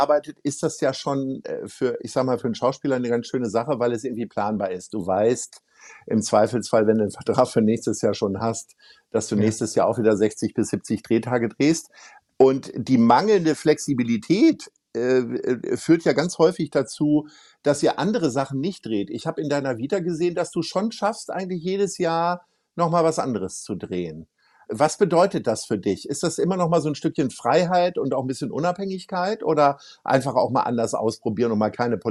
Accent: Hamburg, Germany; wir als Hamburger wissen, dass das nicht stimmt

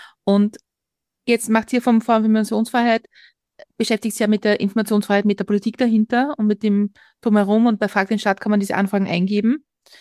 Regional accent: Lower Austria, Austria; ich bin in Niederösterreich aufgewachsen, in einem Ort, der ungefähr 200 EinwohnerInnen hat.

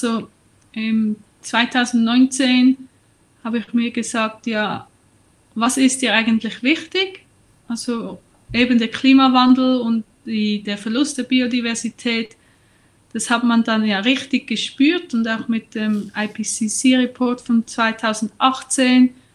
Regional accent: Schwyz, Switzerland; now in Mexico; Ich habe an der ETH in Zürich studiert und bin aus der Innerschweiz, also Kanton Schwyz am Vierwaldstättersee. Und im Moment wohne ich in Mexiko.

